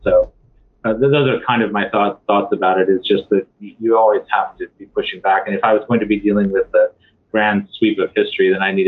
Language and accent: English; Fiji; my own experience, for example, of growing up in Fiji